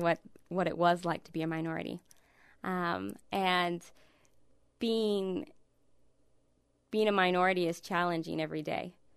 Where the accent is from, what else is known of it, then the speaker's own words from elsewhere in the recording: Midwest, United States; You can tell I'm from the Midwest. I say pop.